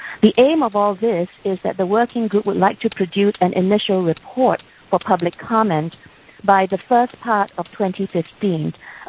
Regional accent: Singapore; now in United States; although I'm based primarily in the United States, my hometown is Singapore, and I'm actually talking to you from the Singapore office.

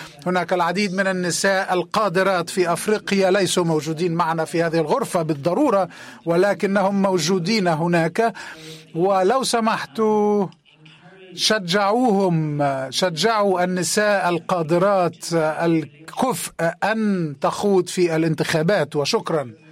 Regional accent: Egypt; وأنا يمكن أن أدرب، أنا مدرب من مصر.

